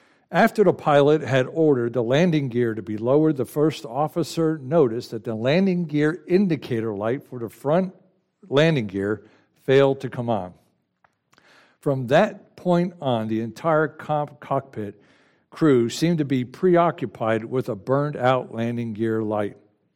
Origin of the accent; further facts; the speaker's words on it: New Jersey, United States; Growing up in New Jersey, please don't hold that against me, we came down every year to my grandmother's house in Florida